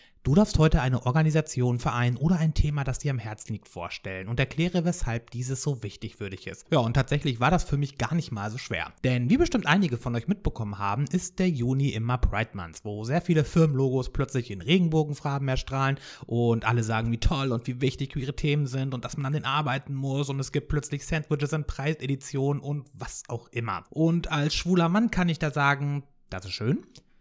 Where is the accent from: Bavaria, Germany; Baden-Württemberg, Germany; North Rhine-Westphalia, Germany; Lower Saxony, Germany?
Lower Saxony, Germany; Hanover; in meiner Heimat Hannover